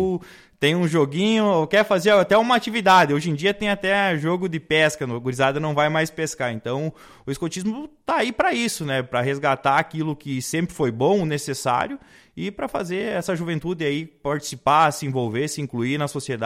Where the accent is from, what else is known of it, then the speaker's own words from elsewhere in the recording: Ibiraiaras, Rio Grande do Sul, Brazil; acabei trazendo isso de volta para Ibiraiaras, minha cidade natal